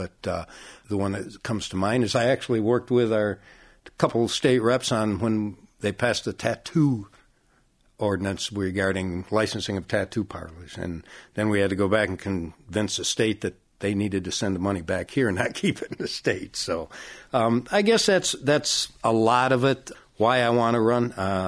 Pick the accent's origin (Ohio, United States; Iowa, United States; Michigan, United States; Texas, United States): Michigan, United States; Kalamazoo; I am a lifelong resident of Kalamazoo, been here my whole life. I grew up in the Edison neighborhood. We knew it as Washington Square back then